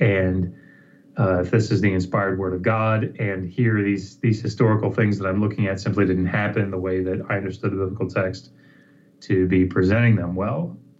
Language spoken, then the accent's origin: English; Maryland, United States; So, I ended up settling back where I grew up in Southern Maryland and doing construction